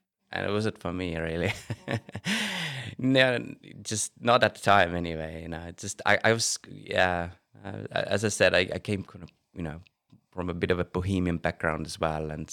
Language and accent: English; Pärnu, Pärnu County, Estonia; also born or lived in London; now in Tallinn, Estonia; I still don't consider Tallinn as my hometown. I would say my hometown is Pärnu and London, actually, because I lived in London for so long, you know. And I've lived in London more than I've lived in Tallinn.